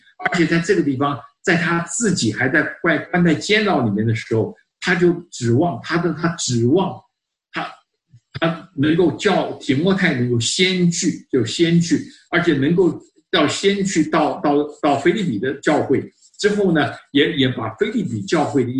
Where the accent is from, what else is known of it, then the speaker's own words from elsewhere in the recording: China; 我们中国人叫做贴心啊。